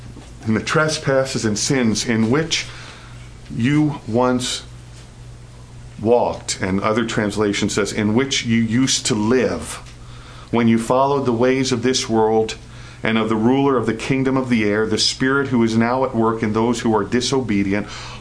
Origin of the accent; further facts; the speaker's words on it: New York City, New York, United States; now in New Jersey, United States; I grew up in New York City, Queens. I've spent, now it's less than half my life there. I've spent the last 25 years in New Jersey